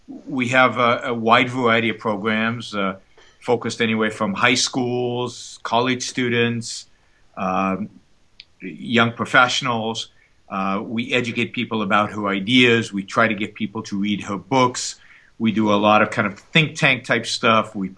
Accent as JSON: {"language": "English", "country": "Israel", "tie": "born or raised there", "moved": "as an adult", "lives_now": "United States", "said": "I was born and raised in Israel served in the Israeli military, got my undergraduate degree over in Israel, and then moved to the United States in 1987."}